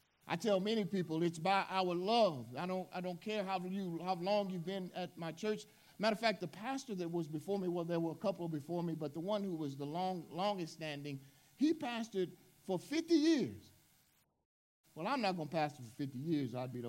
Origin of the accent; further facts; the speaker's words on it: Southern US, United States; as we've lived in this world, as we grew up in the South